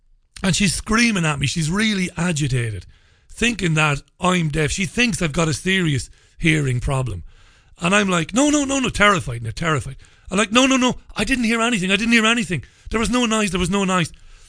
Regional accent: Ballybeg, Munster, Ireland; And I grew up in Ballybeg.

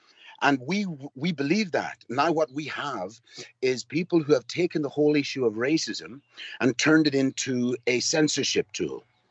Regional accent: Ireland; I grew up in Ireland in the 60s and 70s, and nationalism was everywhere.

